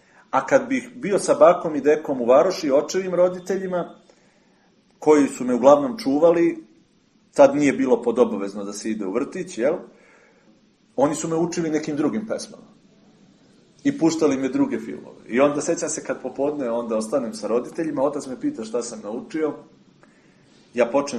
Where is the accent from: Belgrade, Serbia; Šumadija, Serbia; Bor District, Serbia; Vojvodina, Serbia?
Šumadija, Serbia; accent: Donja Jasenica; kako se kaže kod nas, ja se već prebacio na naš akcenat tu iz Donje Jasenice